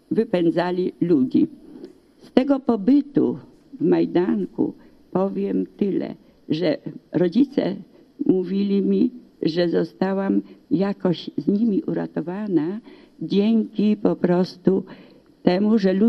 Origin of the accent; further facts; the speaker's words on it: Tarnogród, Lublin Voivodeship, Poland; born there; Urodziłam się nie w obozie koncentracyjnym, tylko jeszcze w mojej ojczyźnie, w Tarnogrodzie, w kwietniu 2001 roku.